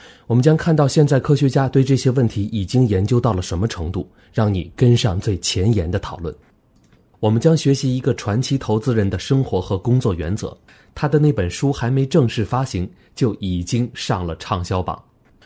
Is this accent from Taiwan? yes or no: no; China; 用我们中国人熟悉的视角重新讲解